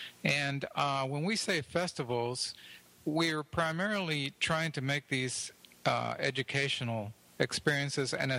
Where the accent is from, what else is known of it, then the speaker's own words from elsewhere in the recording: Edinburg, Texas, United States; Edinburgh, Texas, which is my hometown, is where I'm talking to you from tonight.